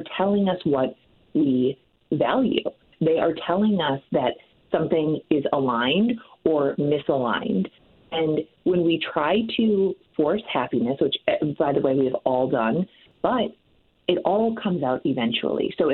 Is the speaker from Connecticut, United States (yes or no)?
no; Minnesota, United States; now in Phoenix, United States; I have defected, as evidenced in my accent, in the way that I present my vowels. Do not worry. I shall always be a Minnesotan.